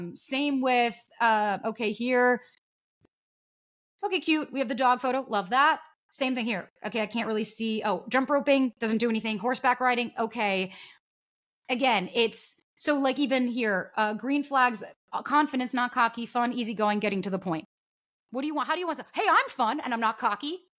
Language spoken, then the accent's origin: English; New York, United States; I'm new from New York. Go easy on me.